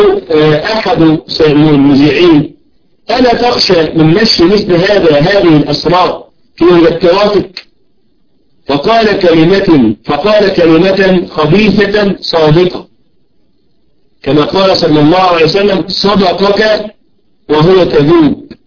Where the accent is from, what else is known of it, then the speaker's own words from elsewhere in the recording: Egypt; التي حلت بالمسلمين في بلدنا مصر،